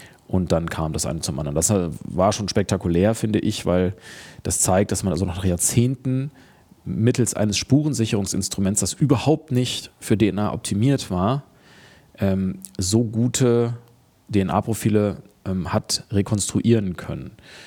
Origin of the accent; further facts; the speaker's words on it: Cologne, North Rhine-Westphalia, Germany; Ja, ich komme aus Köln.